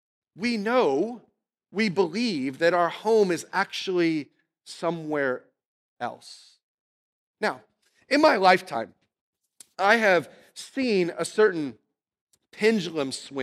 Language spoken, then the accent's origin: English; Indiana, United States; also born or lived in North Carolina; Or do I tell them that I'm from the mid part of Indiana, where I lived for the first part of my life?